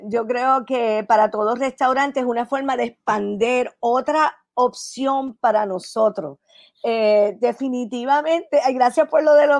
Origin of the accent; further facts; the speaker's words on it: Puerto Rico; yo soy puertorriqueña de pura cepa, mi corazón está en Puerto Rico